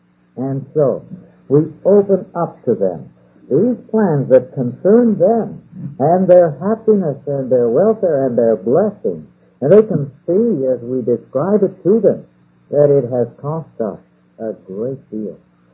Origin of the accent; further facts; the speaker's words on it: Ottawa, Ontario, Canada; Now, I grew up in Ottawa, the capital of Canada.